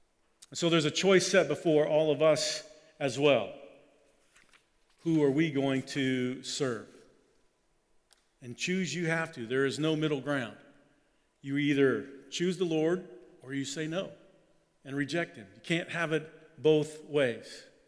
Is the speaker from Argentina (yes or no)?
no; Germany; Like, look, I grew up in Germany. We only had one radio station.